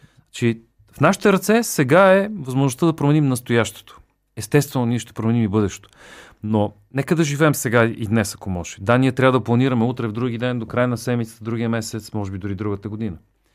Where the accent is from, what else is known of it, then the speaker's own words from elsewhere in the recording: Sofia, Sofia City, Bulgaria; born there; Със същия успех, нали, аз имам заслуга, че съм роден в София.